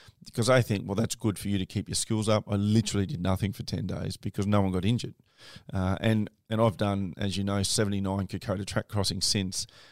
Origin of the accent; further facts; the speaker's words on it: Queensland, Australia; as a registered nurse, at one stage, like, I couldn't work as a Queenslander, I couldn't work in New South Wales.